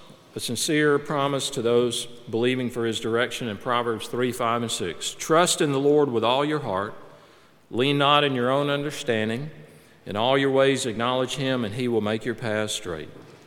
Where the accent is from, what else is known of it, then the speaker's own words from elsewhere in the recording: Macon, Georgia, United States; People from Macon probably used to go there, like from my hometown.